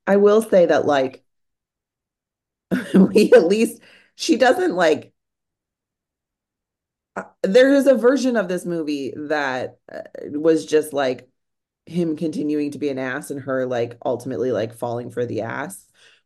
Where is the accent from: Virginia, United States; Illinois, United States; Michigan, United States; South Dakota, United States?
Illinois, United States; Chicago; like, I am from Chicago, but, like, Wisconsin's a weird fucking place.